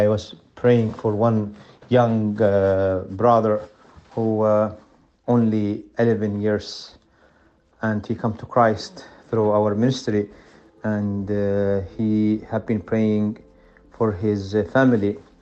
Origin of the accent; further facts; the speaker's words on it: Yemen; I'm from Yemen. I'm part of the media team for Yemen